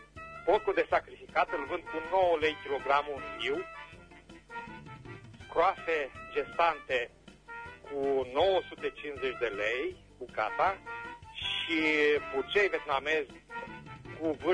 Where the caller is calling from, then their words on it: Berzovia, Caraș-Severin, Romania; din Berzovia